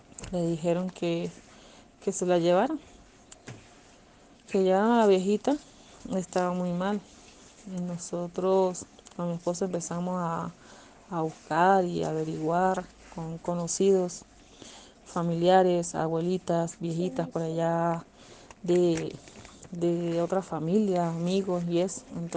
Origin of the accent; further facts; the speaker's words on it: Barinas, Venezuela; moved away as an adult; now in Quito, Ecuador; Vengo de Venezuela, específicamente del estado Barinas. Llegué acá a la ciudad de Quito hace ya 3 años.